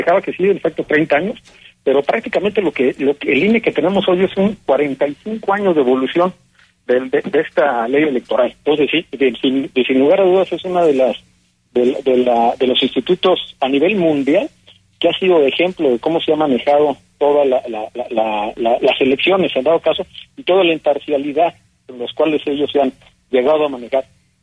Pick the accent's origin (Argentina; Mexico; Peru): Mexico; la democracia que nosotros pretendemos como mexicanos